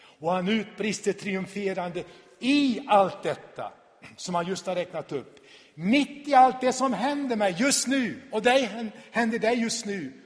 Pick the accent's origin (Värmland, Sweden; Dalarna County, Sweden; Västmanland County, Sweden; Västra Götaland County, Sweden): Dalarna County, Sweden; Borlänge; eftersom vi båda kommer från Borlänge, jag vill inte skryta men jag är faktiskt från Borlänge